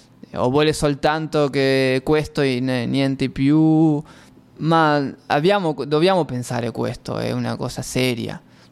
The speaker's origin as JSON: {"language": "Italian", "country": "Uruguay", "second_language": "Italian", "said": "nel nostro paese, nel mio paese, in Uruguay"}